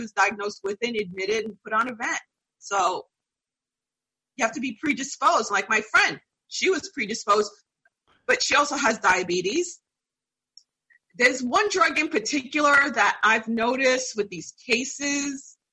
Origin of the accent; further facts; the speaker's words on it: New York, United States; because I grew up in New York. And I know for a fact that facility was always a mess.